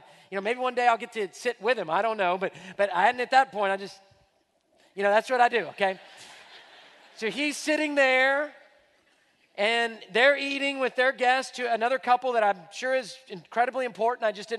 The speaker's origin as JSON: {"language": "English", "town": "Houston", "region": "Texas", "country": "United States", "tie": "born or raised there", "said": "I'm a native Houstonian. I was born and raised in Houston, born in Herman Hospital. You know, grew up in Houston."}